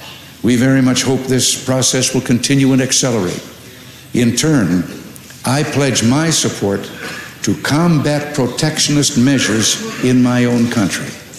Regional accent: California, United States; Being a Californian

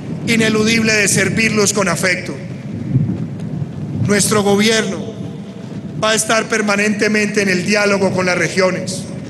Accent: Colombia; Yo, como un colombiano más, he estado recorriendo durante varios años el territorio

